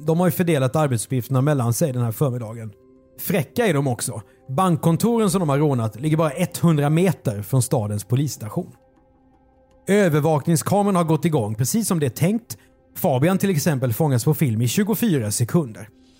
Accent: southern Sweden, Sweden; det vet ju inte vi, vi är från södra Sverige

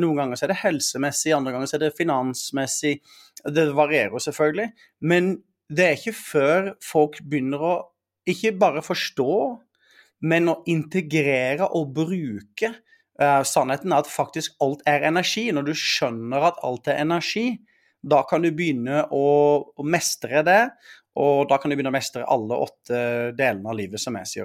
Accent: Arendal, Agder, Norway; Så når jeg vokste opp i Arendal, så var det veldig toxic, kan du si, i mange måter.

